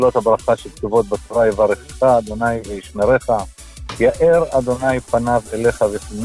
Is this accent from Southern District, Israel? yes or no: yes; Netivot, Southern District, Israel; אני מנתיבות.